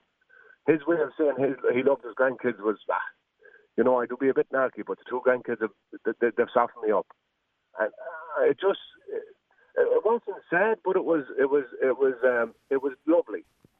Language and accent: English; Ballina, County Mayo, Ireland; I'm from Ballinan, Mayo, and I played GA for Mayo for 16 years.